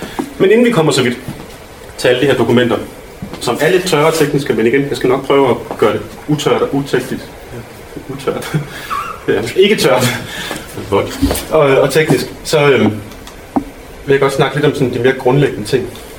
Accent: Odense, Region of Southern Denmark, Denmark; accent: Funen dialect; Jeg taler grimt, jeg banner, men jeg taler også fynsk, fordi jeg er fra Odense.

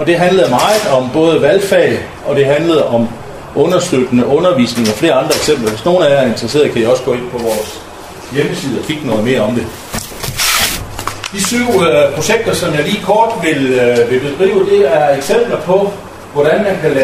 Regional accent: North Denmark Region, Denmark; Så er Nordjylland mit barndomshjem, jeg er født og opvokset i godt nok på den forkerte side af fjorden i forhold til, hvor vi er nu

